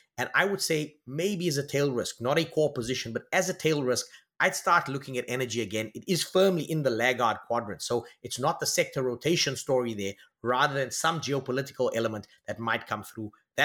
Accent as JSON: {"language": "English", "country": "South Africa", "said": "As a South African investor, this has a material bearing, because South Africa is still viewed as a commodity-heavy economy, correctly or incorrectly."}